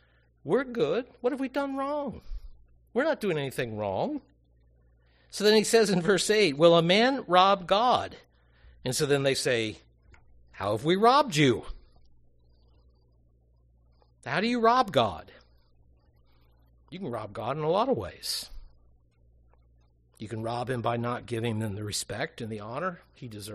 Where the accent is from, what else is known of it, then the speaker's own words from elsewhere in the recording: Cincinnati, Ohio, United States; And at least where I grew up in the Cincinnati area, the principle of determining your third tithe year was based off when you were baptized.